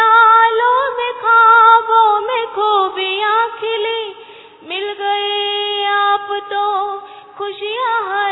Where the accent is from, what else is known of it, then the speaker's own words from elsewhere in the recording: Margao, Goa, India; और मैं गोवा से हूँ, मड़गांव सेंटर से